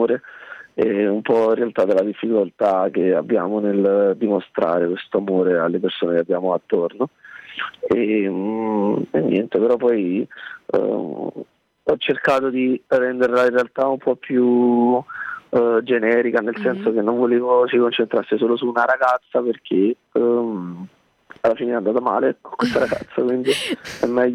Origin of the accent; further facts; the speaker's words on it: Sorrento, Campania, Italy; perché io sono di Napoli, cioè di Sorrento